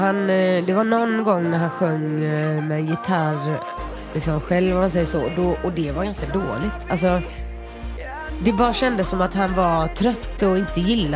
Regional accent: Gothenburg, Västra Götaland County, Sweden; när jag växte upp i Göteborg, då var man ju 422 Backa Brunnsbo

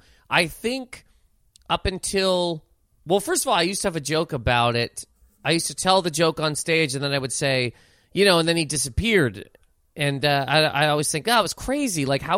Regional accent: Halifax, Nova Scotia, Canada; And most people that I knew at the time growing up in Halifax, where I grew up, that's how everybody was living.

